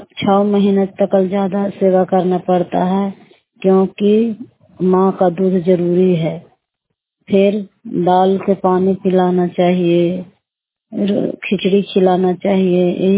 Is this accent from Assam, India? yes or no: no; Bihar, India; मैं 12 खजामा के रहने वाली हूँ। नोरसराय थाना पड़ रहा है, जिला नालंदा पड़ रहा है।